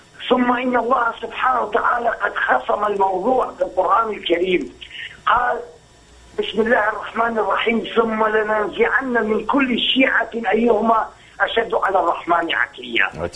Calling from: Kurdistan Region, Iraq; طبعا أنا أتصل بك من كردستان العراق

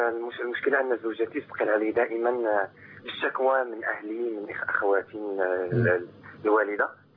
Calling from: Morocco; من المغرب.

